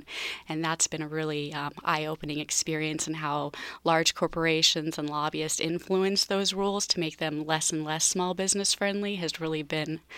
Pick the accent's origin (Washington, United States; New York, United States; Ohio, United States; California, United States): Washington, United States; Spokane; I grew up in Spokane on the South Hill